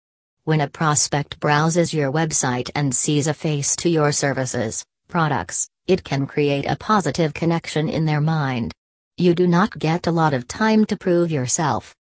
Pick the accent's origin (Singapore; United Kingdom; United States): Singapore; from Singapore.